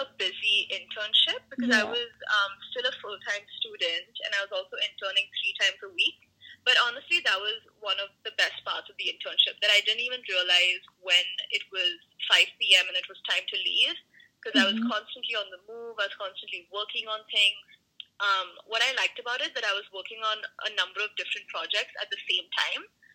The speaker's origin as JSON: {"language": "English", "country": "India", "tie": "born or raised there", "said": "So even growing up in India"}